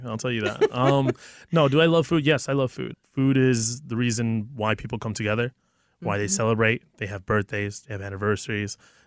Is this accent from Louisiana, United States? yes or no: no; New Jersey, United States; my upbringing, I'm half Filipino, half Puerto Rican. My beautiful wife is Indian. I grew up in Jersey, so I'm Italian trained.